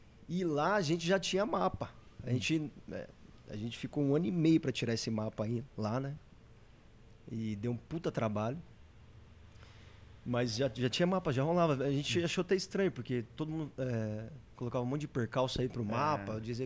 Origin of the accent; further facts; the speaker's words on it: São Paulo, Brazil; É, eu sou da Consolação